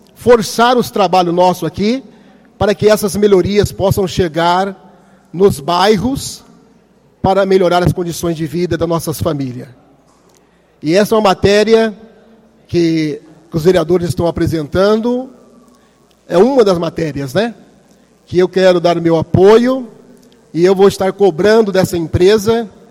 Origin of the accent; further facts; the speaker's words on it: Sarandi, Brazil; born there; porque eu sou filho de Sarandi. Eu nasci em Sarandi.